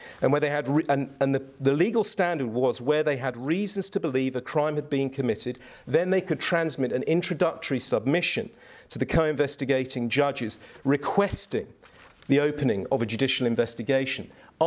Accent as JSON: {"language": "English", "country": "United Kingdom", "said": "I do think, even as a Brit, that the civil law really does lend itself very well"}